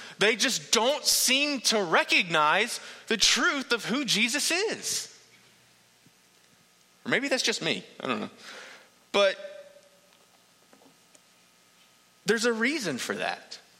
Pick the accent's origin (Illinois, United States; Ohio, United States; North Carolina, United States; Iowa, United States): North Carolina, United States; I'm like, dude, I moved here like 3 months ago. I'm from North Carolina.